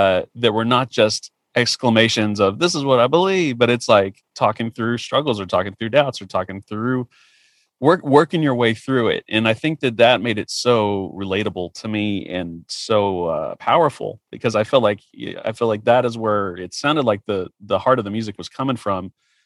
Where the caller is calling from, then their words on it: Dallas, Texas, United States; I keep saying y'all, sorry, I'm calling you from Dallas